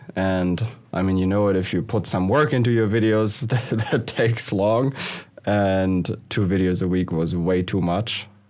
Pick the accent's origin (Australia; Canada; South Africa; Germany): Germany; Schleswig-Holstein; English is a second language; now in Los Angeles, United States; Now, I moved here 2014 from, well, I wouldn't say Hamburg, close to Hamburg, Schleswig-Holstein, for all the Germans listening, from a small village.